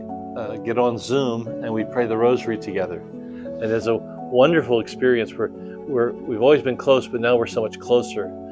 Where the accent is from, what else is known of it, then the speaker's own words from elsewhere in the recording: Philadelphia, Pennsylvania, United States; I was actually born and raised in Philadelphia. That's my hometown. I'm one of nine children.